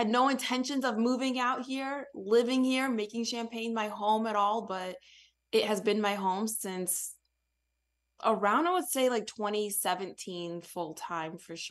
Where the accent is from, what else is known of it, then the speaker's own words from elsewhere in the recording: Ukraine; And I grew up in orphanages in Ukraine for the first 7.5 years of my life.